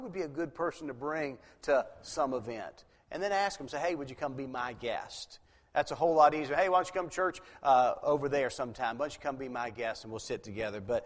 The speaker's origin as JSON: {"language": "English", "town": "Ripley", "region": "West Virginia", "country": "United States", "tie": "born or raised there", "also_born_or_lived": "Wheeling", "said": "Now, when I grew up in West Virginia. That's where home is. I was born in Wheeling, which is just slightly above Moundsville"}